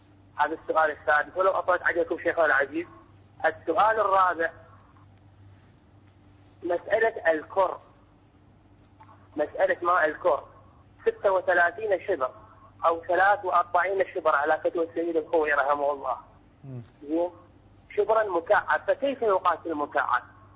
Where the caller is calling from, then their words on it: Iraq; أنا أشكركم طبعا من العراق على هذا البرنامج الطيب